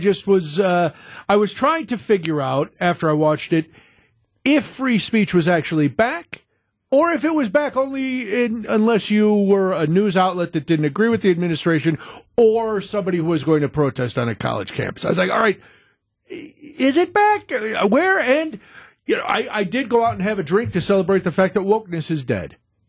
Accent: United States; because I'm an American

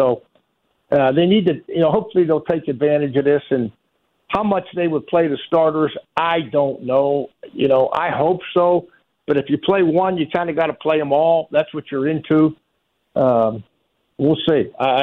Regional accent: Pittsburgh, Pennsylvania, United States; the minute he found out I was from Pittsburgh, he laughed, and he says, God, he says, you know, because of Coach Ferentz, I know more Pittsburgh stories than

